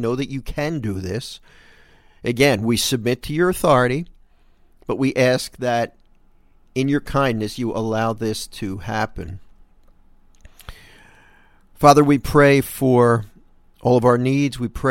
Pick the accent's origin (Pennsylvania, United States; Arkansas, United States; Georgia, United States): Pennsylvania, United States; Philadelphia; I'm from Philly. I'm from Philadelphia. Grew up in the northeast section of Philadelphia. Live in South Jersey, right over the bridge from Philly.